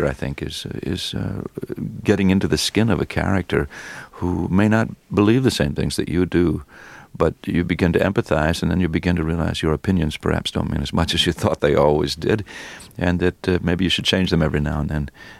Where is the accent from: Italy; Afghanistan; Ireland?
Ireland; No, but I'm Irish, and that's just about the same thing.